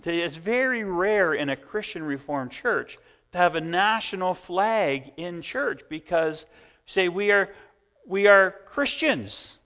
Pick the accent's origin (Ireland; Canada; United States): Canada; So, I'm a Canadian. But I am even more delighted by the fact that I am a citizen of the Kingdom of Heaven.